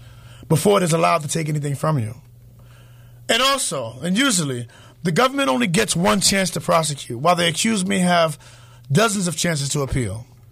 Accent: Harlem, New York, United States; You know, you all know that I'm originally from Harlem

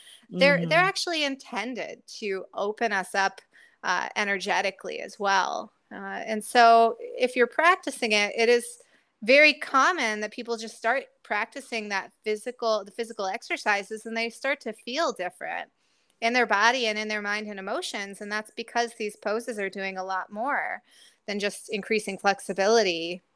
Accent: Indiana, United States; I grew up in Indiana in a very conventional family, conventional American family, you know, a Christian family.

